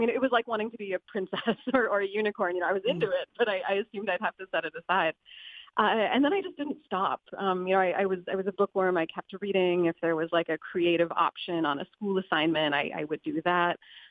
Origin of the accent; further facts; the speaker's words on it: Michigan, United States; also born or lived in Arizona; I grew up in Michigan, but had been living in Arizona, and then I got the call that I got a job here at Grand Valley State University, and moved here to Grand Rapids